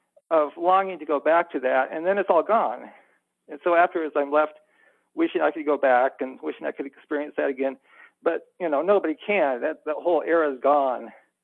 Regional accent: Nepal; also born or lived in India; I grew up in Nepal and India.

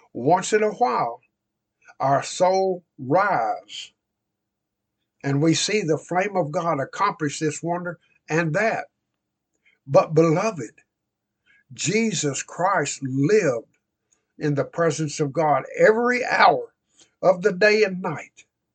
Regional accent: Illinois, United States; All of this occurred as I prayed in my hometown near Chicago.

